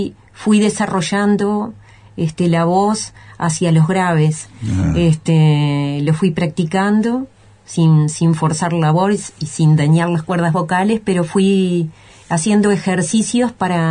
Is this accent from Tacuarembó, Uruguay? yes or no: no; Montevideo, Uruguay; born there; also born or lived in Rocha; soy nacida en Montevideo, pero tuve 2 o 3 años que viví en el departamento de Rocha por cuestiones familiares, de mis abuelos que necesitaban compañía, y bueno, con mis padres.